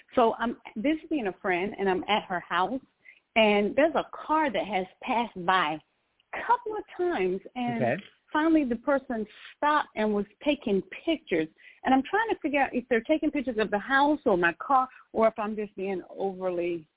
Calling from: North Carolina, United States; And presently, I'm calling from North Carolina.

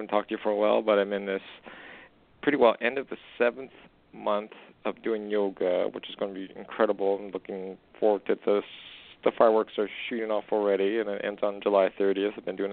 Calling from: Canada; calling from Canada, you know.

